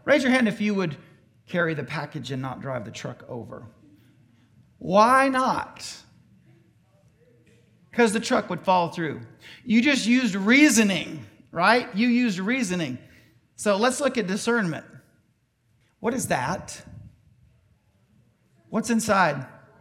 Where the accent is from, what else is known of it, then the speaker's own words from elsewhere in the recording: Memphis, Tennessee, United States; also born or lived in Casey, Mississippi; I said I grew up in Memphis. Part of my time in Memphis was in a rural area called Casey, Mississippi.